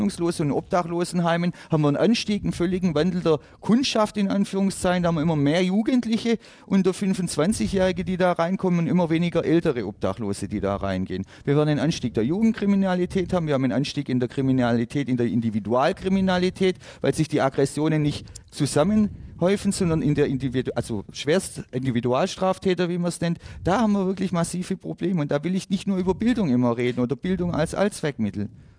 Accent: Rhineland-Palatinate, Germany; ich komme aus Rheinland-Pfalz

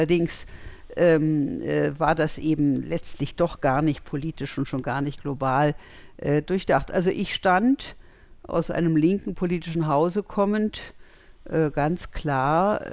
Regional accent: Berlin, Germany; als Kind in West-Berlin habe ich vor jedem Fopo Angst gehabt

